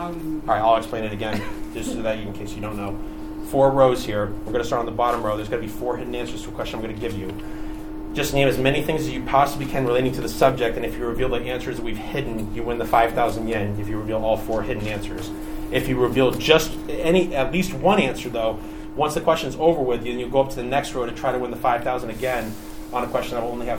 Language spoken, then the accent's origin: English; New York, United States; I'm from New York.